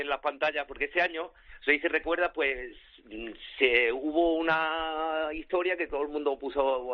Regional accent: Córdoba, Andalusia, Spain; now in Madrid, Spain; Soy de Andalucía, de Córdoba, pero vivo en Madrid.

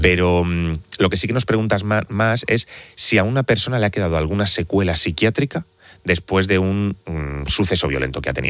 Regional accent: Elda, Valencian Community, Spain; yo soy de Elda, de Alicante

